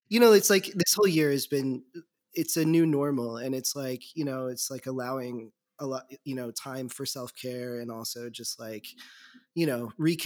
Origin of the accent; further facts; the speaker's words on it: New York City, New York, United States; also as a New Yorker